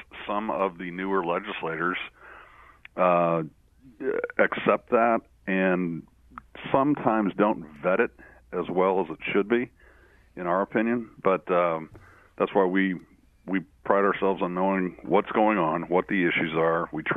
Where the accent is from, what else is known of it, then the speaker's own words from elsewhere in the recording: St. Louis, Missouri, United States; I am from St. Louis, St. Louis native.